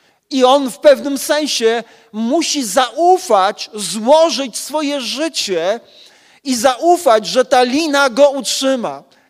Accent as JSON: {"language": "Polish", "town": "Szczytno", "region": "Warmian-Masurian Voivodeship", "country": "Poland", "tie": "born or raised there", "said": "ja się wychowałem w zborze w Szczytnie"}